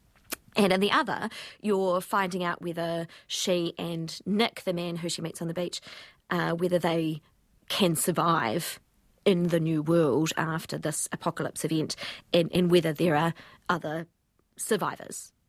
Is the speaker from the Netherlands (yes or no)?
no; New Zealand; as a Kiwi reader